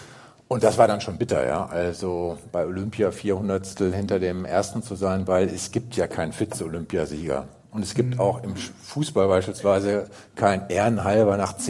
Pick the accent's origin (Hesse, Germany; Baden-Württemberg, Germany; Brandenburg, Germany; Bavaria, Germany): Hesse, Germany; Frankfurt; ich ja hier in Frankfurt, ich bin ja Frankfurter, beziehungsweise nicht Frankfurter, sondern Sachsenhäuser, kleiner, feiner Unterschied.